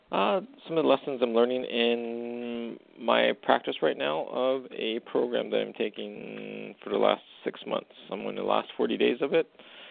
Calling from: Canada; I'm calling from Canada.

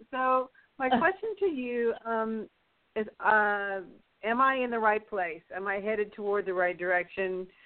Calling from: Texas, United States; I'm from Texas.

